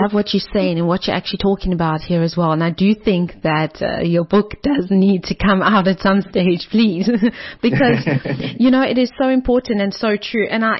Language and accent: English; South Africa; They're American. I'm South African.